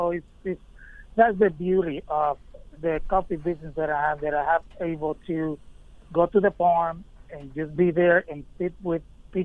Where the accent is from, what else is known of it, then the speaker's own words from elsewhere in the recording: Vega Baja, Puerto Rico; the farm that we own is in my hometown, Vega Baja. Literally, it's like I say probably 5 minutes from where I grew up.